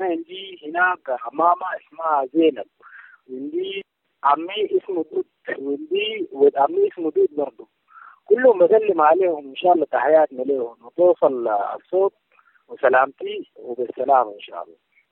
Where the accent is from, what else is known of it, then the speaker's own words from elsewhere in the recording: South Sudan; Arabic is a second language; now in Sudan; أنا جنوبي بريد رطانة كثير. أنا في شمال السودان صح، لكن أنا في منطقة بعيد. أنا أساساً عندي ناس أغلبيتهم كثير في جنوب هناك